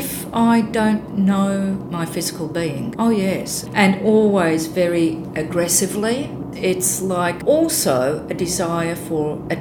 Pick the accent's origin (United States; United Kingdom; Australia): Australia; But here in my home country, in Australia, I walk down the street and I'm never nobody.